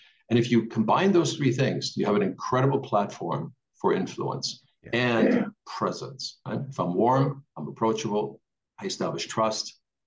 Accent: Germany; first language de; English is a second language; So my native tongue is actually not English, it's German. So I taught myself English at the age of 11. By the time I was 14, I had native fluency. Americans in Germany thought I was Canadian because I had this strange little accent.

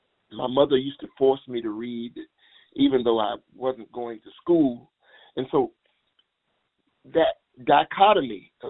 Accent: Washington, District of Columbia, United States; growing up in Langston Terrace, which is the first all-black public assisted housing project in the United States

